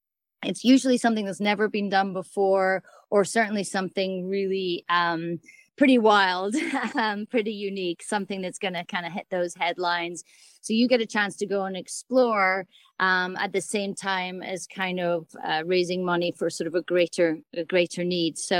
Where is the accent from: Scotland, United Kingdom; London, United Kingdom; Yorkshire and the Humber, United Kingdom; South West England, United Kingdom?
Scotland, United Kingdom; now in Louisville, United States; I'm a native Scot, but along with Aaron, we've been hanging our hat here on the edge of the Rocky Mountains for, gosh, coming up 10 years now, I think.